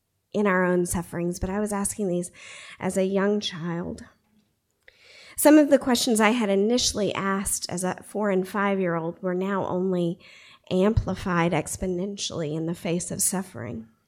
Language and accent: English; Tennessee, United States; also born or lived in Chattanooga; I was born in Chattanooga, Tennessee, the first child of my mom and dad.